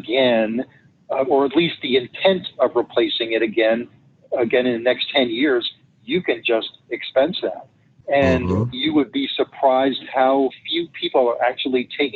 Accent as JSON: {"language": "English", "region": "Northeast", "country": "United States", "lives_now": "Arizona, United States", "said": "But I come from the Northeast where, you know, shingle roofs, you know, do not last 39 years"}